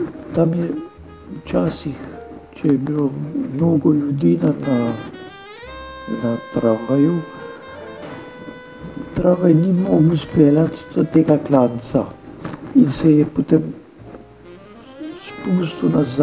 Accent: Ljubljana, Central Slovenia, Slovenia; born there; To je na obali, na bregu Ljubljanice. Imeli smo lep razgled po Ljubljanici.

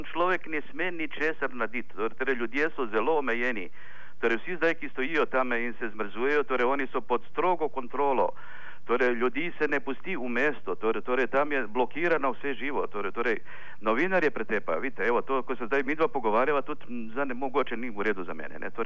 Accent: Ukraine; Torej, jaz govorim tako objektivno, dobro, sicer sem Ukrajinec

